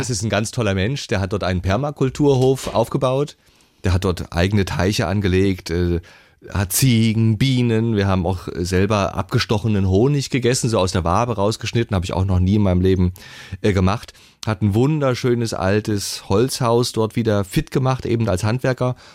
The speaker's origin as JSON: {"language": "German", "region": "East Germany", "country": "Germany", "said": "nun bin ich ja Ossi"}